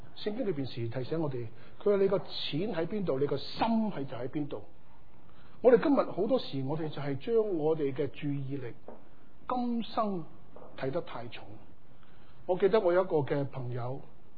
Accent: China; 我是中国人，我是男人。

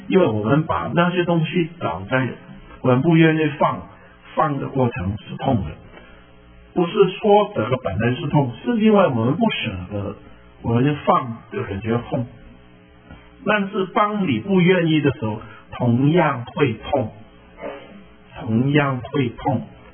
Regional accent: Hong Kong; Chinese is a second language; 有一种的男子啊，我们香港人叫的烧鸡

